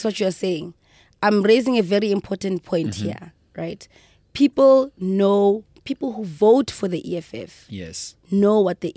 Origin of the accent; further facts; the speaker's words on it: Mamelodi, Gauteng, South Africa; I'm from Mamelodi. I'm from Mamelodi.